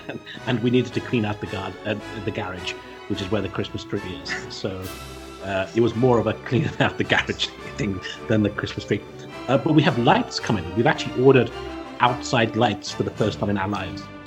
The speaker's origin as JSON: {"language": "English", "region": "London", "country": "United Kingdom", "said": "from London."}